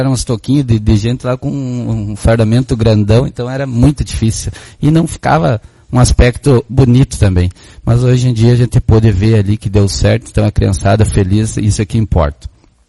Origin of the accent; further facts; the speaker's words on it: São Valentim, Brazil; Chego na semana anterior lá em São Valentim, um lugar onde nasci e me criei